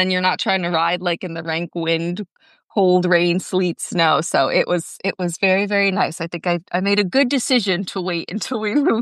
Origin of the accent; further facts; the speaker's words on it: Ohio, United States; I'm from Ohio, but I've never been to WEC in Ohio either.